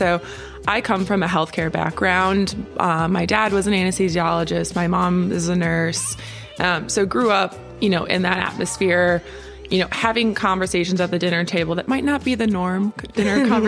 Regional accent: Chicago, Illinois, United States; and I'm from Chicago, moved away for college and came back.

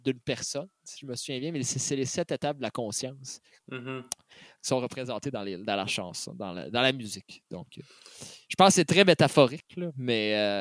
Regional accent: Quebec, Canada; je suis un fier québécois

